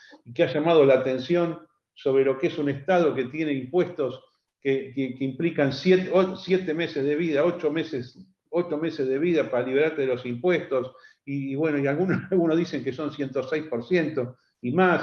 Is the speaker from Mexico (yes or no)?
no; Argentina; born there; El país donde yo nací, que yo soy de diciembre del 58, todavía era una potencia económica y cultural mundial, especialmente cultural.